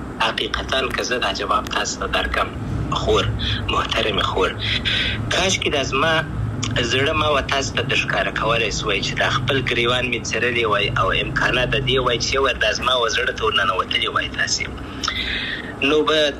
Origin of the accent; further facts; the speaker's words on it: Afghanistan; زه افغان یم، ان شاء الله بیا به افغانستان ته ولاړ سم